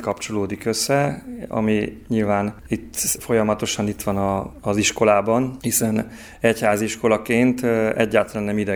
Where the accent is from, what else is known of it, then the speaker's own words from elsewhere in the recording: Baranya, Hungary; now in Debrecen, Hungary; Hát eredetileg baranyai vagyok, Baranyából, több lépésben került ide a család